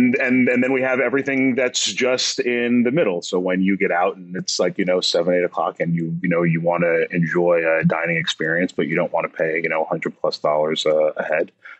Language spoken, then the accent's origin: English; New York, United States; But I am a New Yorker.